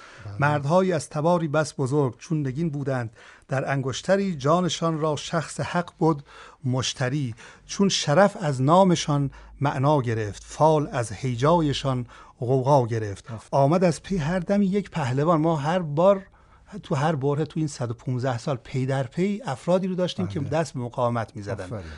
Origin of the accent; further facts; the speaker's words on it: Iran; من واقعا به عنوان یک ایرانی وقتی این تاریخ رو میخونم